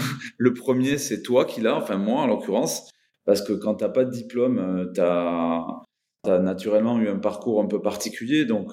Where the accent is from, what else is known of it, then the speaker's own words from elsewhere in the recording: Toulouse, Occitanie, France; j'ai 44 ans, je suis toulousain.